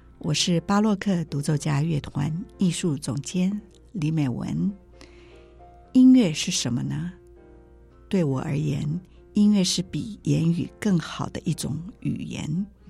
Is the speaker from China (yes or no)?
no; Taiwan; also born or lived in United States; 那同时也看着我们在美国念书的时候，其实当很多人问你从哪里来的时候，你说台湾的时候，他们都听成泰国